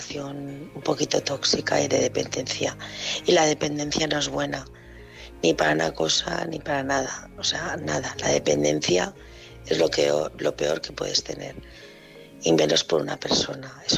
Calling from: Barcelona, Catalonia, Spain; de Barcelona y nada, quería decirle

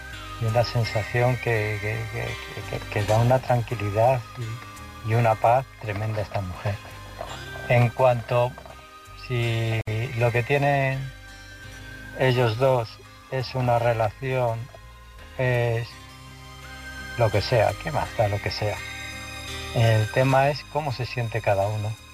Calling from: Illescas, Castilla-La Mancha, Spain; de Illescas. Me estoy volviendo a aficionar a mandar audios.

